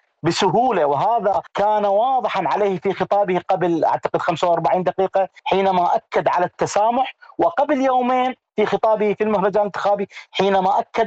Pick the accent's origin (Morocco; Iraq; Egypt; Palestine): Iraq; أجاوبك كعراقي وراح أجاوبك تحليل سياسي